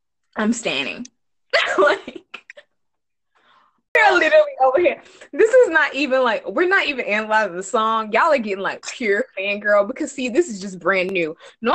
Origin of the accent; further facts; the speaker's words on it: Texas, United States; I am from Texas.